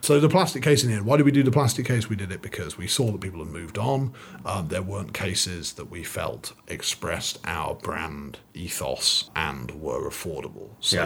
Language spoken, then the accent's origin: English; United Kingdom; I sometimes think we have an advantage being British in that we don't come from a free speech society, right?